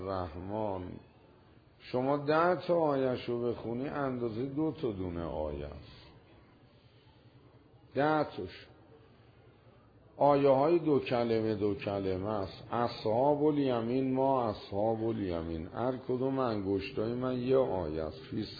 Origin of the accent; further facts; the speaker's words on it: Iran; چون ما ایرانی هستیم، زبون عربی خدا رو که نمیفهمیم